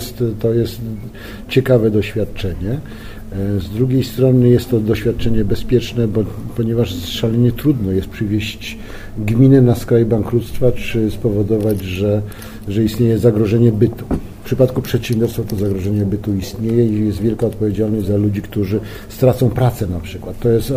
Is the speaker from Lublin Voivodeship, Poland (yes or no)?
no; Tarnów, Lesser Poland, Poland; Szedłem jako tarnowianin z Komitetu Wyborczego Ryszarda Ścigały.